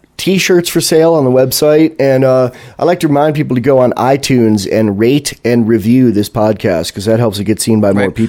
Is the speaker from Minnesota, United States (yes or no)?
no; New York, United States; I grew up in New York State, but I grew up in rural New York State.